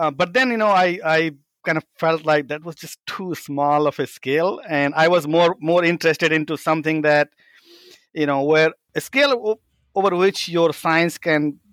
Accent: India; growing up in India, and many kids, you know, who grew up in India during my time in the 80s and 90s

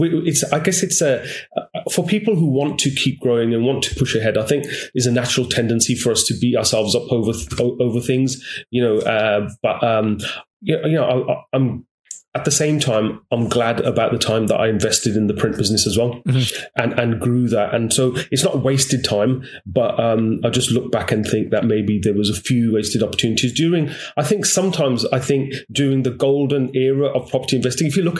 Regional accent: Birmingham, West Midlands, United Kingdom; now in Solihull, United Kingdom; So I'm from Birmingham. I live in Solihull now, but okay. I was born in Birmingham, and I knew the area.

